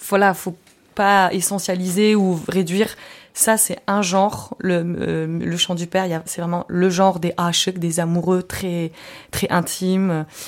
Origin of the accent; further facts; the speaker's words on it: Turkey; Et même si mon père n'était pas musicien, en tant que turc, t'es obligé d'aller dans les mariages.